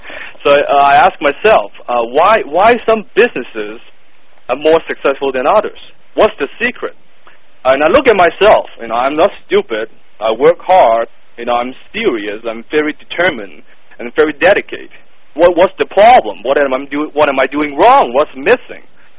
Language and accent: English; Hong Kong; English is a second language; now in North America; I moved from Hong Kong to North America years ago with no money, no connections, and not a word of the English language on my lips. As you can tell from my thick accent, English is not my first language.